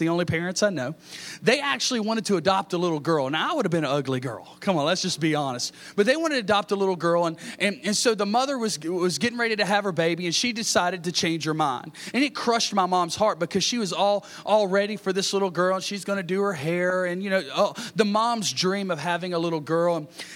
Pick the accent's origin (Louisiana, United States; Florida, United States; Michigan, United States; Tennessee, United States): Louisiana, United States; also born or lived in Pennsylvania; I was born in Pennsylvania, raised in Louisiana, okay? I do love to eat crawfish.